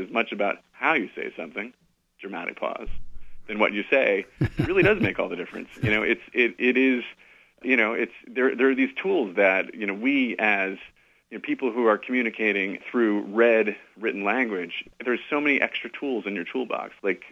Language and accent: English; Providence, Rhode Island, United States; And I grew up in Providence, Rhode Island, with an Italian grandfather and two Italian grandfathers, actually, and two Swedish grandmothers.